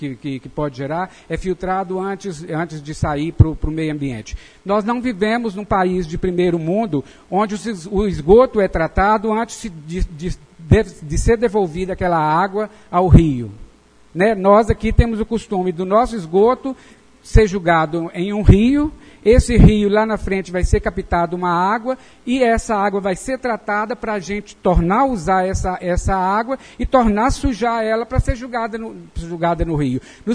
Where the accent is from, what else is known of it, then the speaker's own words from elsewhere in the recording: Belo Horizonte, Minas Gerais, Brazil; now in São Gonçalo do Bação, Brazil; Eu nasci em São Gonçalo do Bação, moro em São Gonçalo do Bação agora desde 1995. Antes eu morava em Belo Horizonte, tive a oportunidade de, aos 7 anos, sair de São Gonçalo, porque minha família foi para lá.